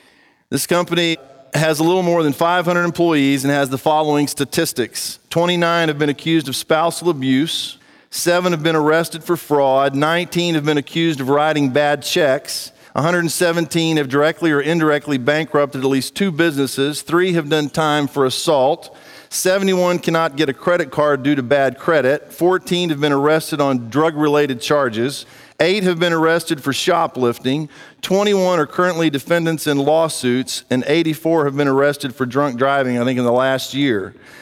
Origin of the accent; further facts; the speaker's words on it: United States; I am a Christian first, but I am also an American.